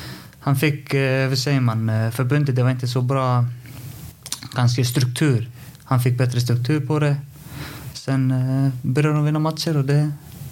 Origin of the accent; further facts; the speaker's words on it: Reykjavík, Capital Region, Iceland; Jag är född i Reykjavik och är uppväxt där ganska centralt.